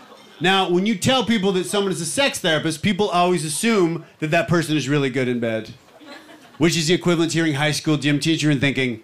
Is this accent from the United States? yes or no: no; Canada; I am from Canada